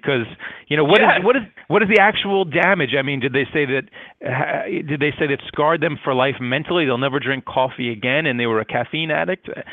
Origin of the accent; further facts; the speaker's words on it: New York, United States; And one other thing I got to say, as a New Yorker, there's a lot of racial politics involved.